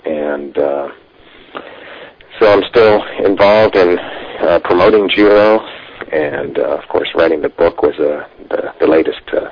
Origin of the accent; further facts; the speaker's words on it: Los Angeles, California, United States; I grew up in the Los Angeles area and trained there, and there were lots of opportunities, different clubs and different sensei that helped me a lot.